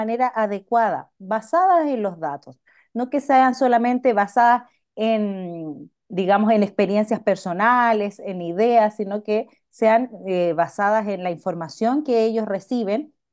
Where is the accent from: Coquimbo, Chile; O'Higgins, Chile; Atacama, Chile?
Atacama, Chile; Vallenar; Soy del norte de Chile, de Vallenar.